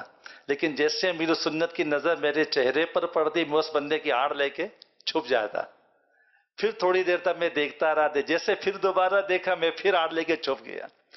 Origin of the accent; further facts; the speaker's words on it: Mardan, Khyber Pakhtunkhwa, Pakistan; first language Pashto; Urdu is a second language; مادری زبان میری پشتو ہے, پیدائش یہاں کی ہے تو اردو صاف ہو گئی ہے اور پشتو ذرا آگے پیچھے ہو گئی. ہم لوگ مردان سے تعلق ہے